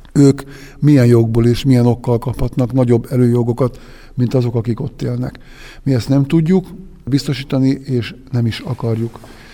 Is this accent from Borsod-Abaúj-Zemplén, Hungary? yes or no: yes; Sátoraljaújhely, Borsod-Abaúj-Zemplén, Hungary; mi a saját életünket szeretnénk élni, itt újhelyiek, meg mint magyarok is egyúttal.